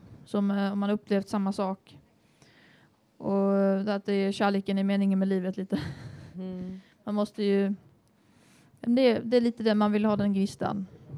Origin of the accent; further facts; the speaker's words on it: Lund, Skåne, Sweden; kanske för jag är uppväxt upp i Lund